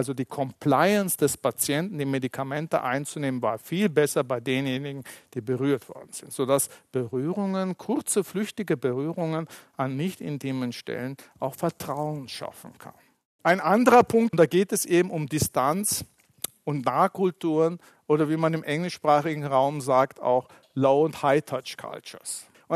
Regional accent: Turkey; ich komme aus der Türkei, also der Mittelmeerraum sowieso

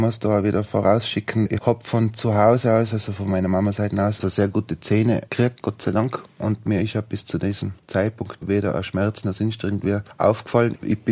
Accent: Tyrol, Austria; ich fliege heim, Innsbruck, das ist in meiner Heimat

